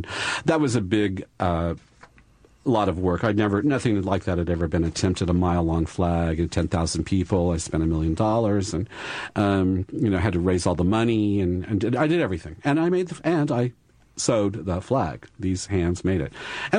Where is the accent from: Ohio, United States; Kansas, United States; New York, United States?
Kansas, United States; I grew up in Kansas. I'm a Midwest boy.